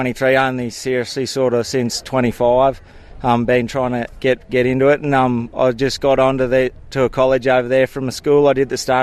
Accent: Inverell, New South Wales, Australia; and I'm from Inverell, New South Wales.

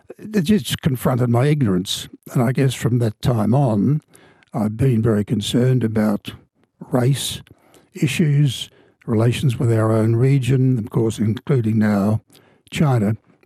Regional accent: South Australia, Australia; I came from White Australia, country towns of South Australia

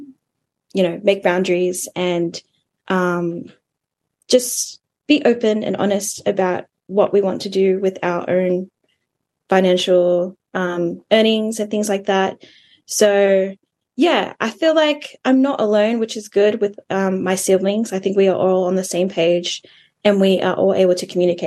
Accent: Australia; despite being Samoan, we're culturally different. Like, we grew up in Australia, they grew up in Samoa, they're from Samoa, we're from Australia

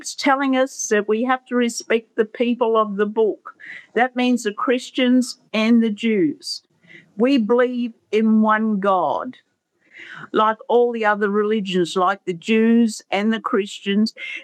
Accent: Tennant Creek, Northern Territory, Australia; born there; also born or lived in Queensland; I was born in Tennant Creek in 1942 and travelled throughout Queensland, Longreach, Winton, Billawela.

